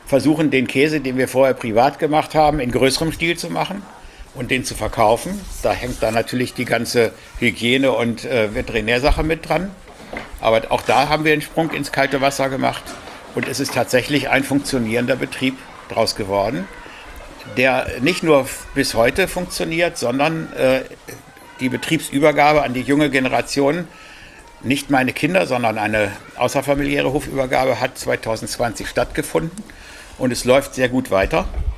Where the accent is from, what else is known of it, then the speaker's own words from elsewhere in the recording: Bielefeld, North Rhine-Westphalia, Germany; Ich komme eigentlich aus Bielefeld, also aus der Großstadt und bin ein vollkommenes Stadtkind